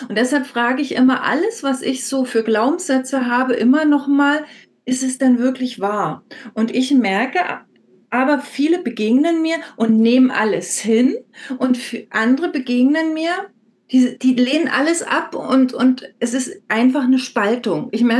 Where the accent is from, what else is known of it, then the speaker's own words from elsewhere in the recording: East Germany, Germany; Also ich bin tatsächlich im Osten groß geworden